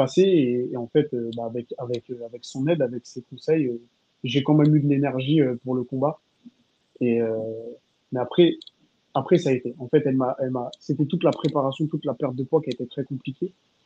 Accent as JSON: {"language": "French", "country": "France", "said": "Ils refusent de m'affronter parce que je suis un Français"}